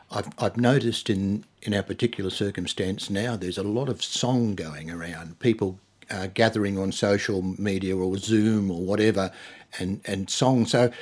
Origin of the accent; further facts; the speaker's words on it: Forbes, New South Wales, Australia; getting back to my hometown of Forbes, that everyone's getting, at 6 o'clock for the dawn service